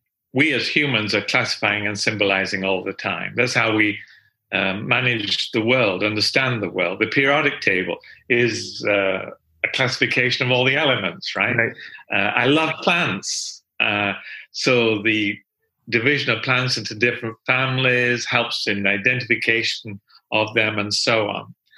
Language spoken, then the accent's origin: English; England, United Kingdom; now in United States; Everybody expects me in the United States to drink tea as an English person, but I don't drink tea.